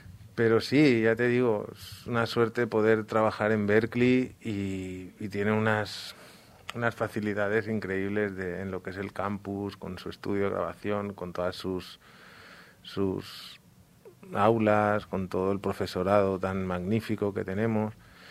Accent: Valencia, Valencian Community, Spain; que somos todos de Valencia.

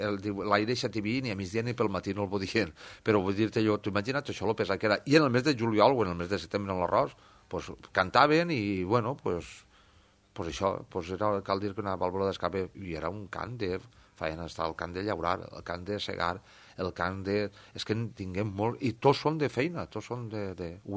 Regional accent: Valencian Community, Spain; Torrella és un poble de la meva comarca, de la comarca de la Costera

